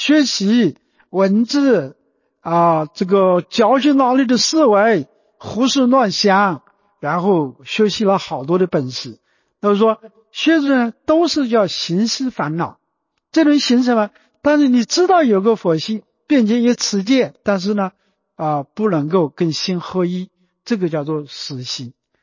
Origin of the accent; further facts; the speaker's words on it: Anhui, China; accent: Anhui; 就是我们安徽话叫止